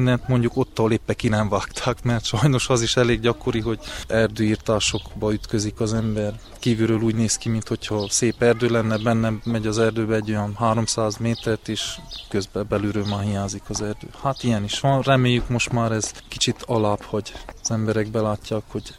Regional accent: Harghita, Romania; mivel hogy csíkiak vagyunk, akkor van egy csíkmadarasi ház

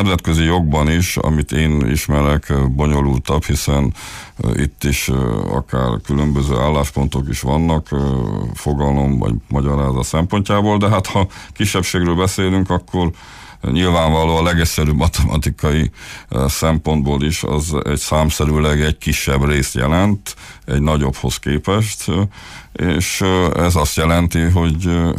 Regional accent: Transylvania, Romania; Hát mi Transzilvániába jöttünk, nem Dracula országából, hanem mi egy erdélyi magyarok vagyunk

